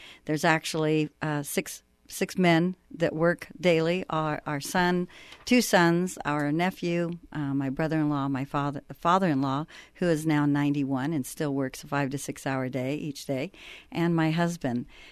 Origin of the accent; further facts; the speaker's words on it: California, United States; I was raised in the Bay Area. Went to school in Chico, met my husband, and moved up to the ranch.